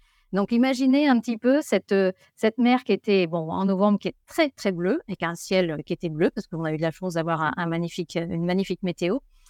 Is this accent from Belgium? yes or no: no; France; accent: French; je suis française, je pense qu'avec mon accent, vous l'avez remarqué.